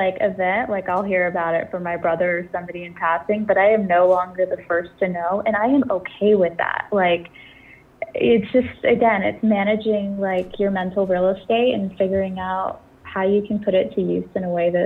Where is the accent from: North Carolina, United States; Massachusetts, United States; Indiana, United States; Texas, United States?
Texas, United States; moved away as an adult; I'm from Texas originally, spent my whole life there, and Texas is amazing. We'll always be home, but I think after living there for 28 years, it was just like, it's time to change it up.